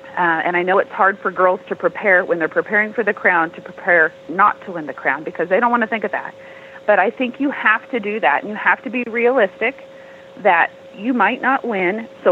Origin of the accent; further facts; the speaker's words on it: Wyoming, United States; To say that I was from Wyoming at that time was, it was an incredible feeling.